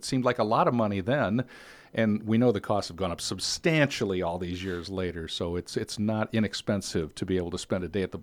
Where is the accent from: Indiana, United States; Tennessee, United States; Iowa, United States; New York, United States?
Iowa, United States; Dubuque; I grew up over in Eastern Iowa in Dubuque, and my father, that was our vacation every year.